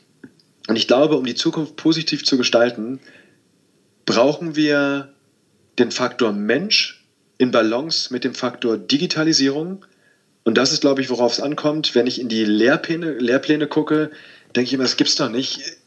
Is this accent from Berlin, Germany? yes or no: yes; Berlin, Germany; ich bin in Berlin aufgewachsen, in Spandau, im Westteil von Berlin. Wir haben 500 Meter von der Mauer gewohnt.